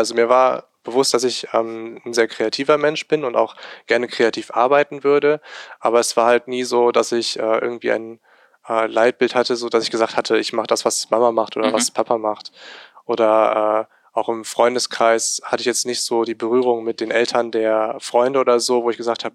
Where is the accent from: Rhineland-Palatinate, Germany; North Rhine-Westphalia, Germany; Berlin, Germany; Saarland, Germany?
North Rhine-Westphalia, Germany; Remscheid; wer jetzt? Ich bin halt hier geboren und aufgewachsen in Remscheid